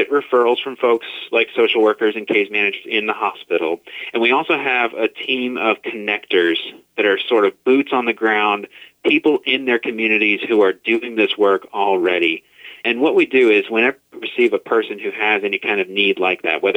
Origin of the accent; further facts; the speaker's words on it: Huntington, West Virginia, United States; So I was born and raised here in Huntington, West Virginia. Been here my whole life. Love this town, love this city, love these people.